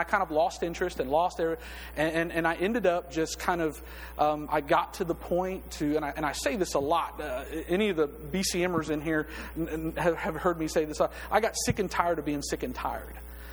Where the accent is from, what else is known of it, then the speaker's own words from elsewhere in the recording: Oahu, Hawaii, United States; also born or lived in Alexander City, Alabama; I was born in Alexander City, Alabama. Nothing. Nothing. But I never lived there. My dad was a military man, and so I've kind of lived in different places. And I spent most of my growing up time on a little bitty island in the middle of the Pacific called Oahu